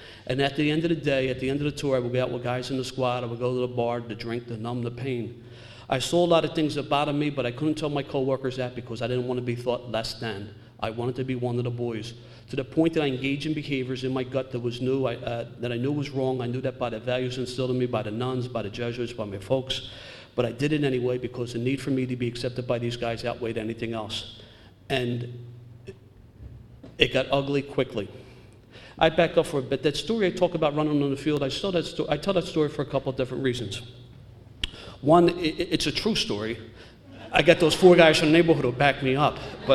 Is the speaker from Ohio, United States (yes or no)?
no; Pennsylvania, United States; When I grew up in Pennsylvania, in the Commonwealth of Pennsylvania, the drinking age has always been 21, and it's hard to drink in Pennsylvania.